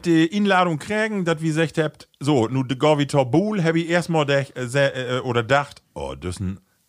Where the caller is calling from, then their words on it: Münster, North Rhine-Westphalia, Germany; Grüße aus Münster, ehemals komme ich aus Flechum.